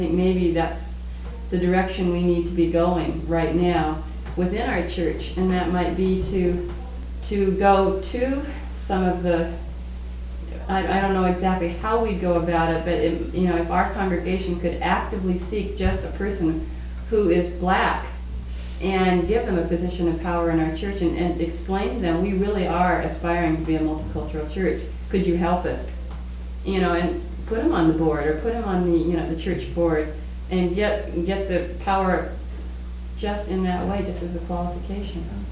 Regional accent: Seattle, Washington, United States; We come from Seattle where we have a wonderful pool of multicultural people in our city.

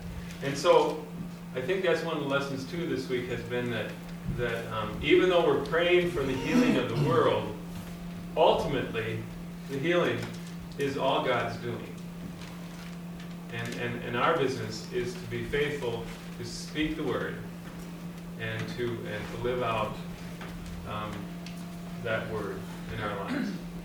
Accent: Austin, Minnesota, United States; I know we have some people from my hometown, right? Austin, Minnesota.

